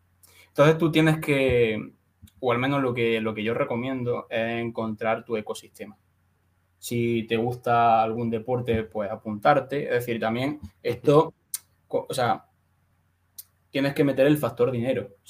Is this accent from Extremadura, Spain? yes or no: no; Úbeda, Andalusia, Spain; now in Madrid, Spain; yo soy de Úbeda. O sea, hay una gran diferencia entre Úbeda y Madrid.